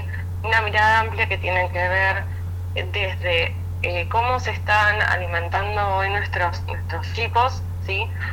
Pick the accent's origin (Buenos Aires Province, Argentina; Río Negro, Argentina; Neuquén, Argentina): Buenos Aires Province, Argentina; Llavallol; now in Lomas de Zamora, Argentina; Vivo hace 9 años en Lomas de Zamora, pero toda mi vida, en realidad, porque en mi infancia la pasé en Lavallol, toda mi infancia.